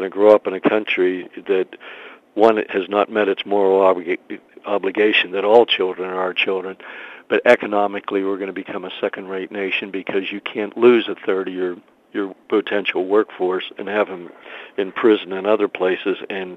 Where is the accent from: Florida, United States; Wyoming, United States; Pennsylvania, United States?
Pennsylvania, United States; Pittsburgh; When I grew up in Pittsburgh as a kid, if you dropped out, you could get a great job if you wanted to work hard in the steel mills.